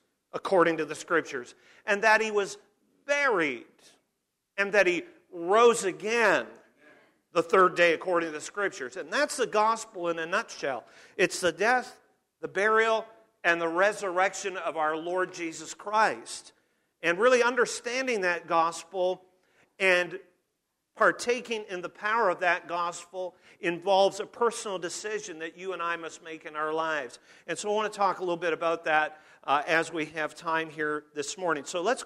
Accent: Abbotsford, British Columbia, Canada; I'm a British Columbian, born and bred. I was born in Abbotsford back in 1961, so that makes me old.

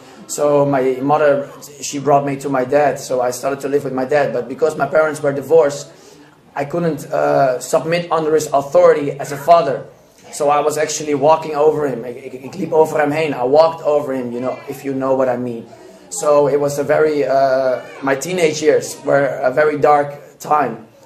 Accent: Emmeloord, Flevoland, Netherlands; born there; English is a second language; I'm a Dutchman, but I'm born out of a Turkish mother. I was born in Emmeloord, which is a small

